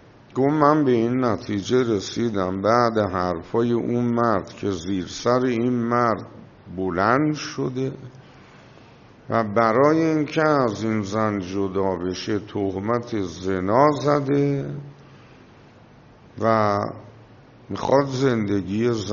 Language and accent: Persian; Iran; بهش گفتم من ایرانیم